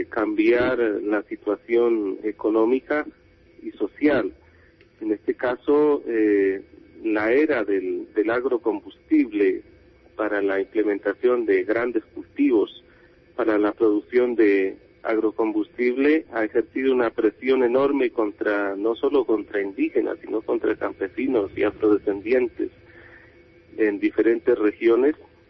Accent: Cauca, Colombia; yo estoy más de 15 años en la organización indígena en el Cauca, donde es mi tierra y mi comunidad, mi pueblo

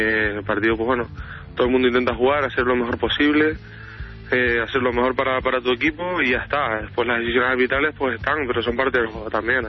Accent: Canary Islands, Spain; Desde que vine, salí de Canarias, bueno

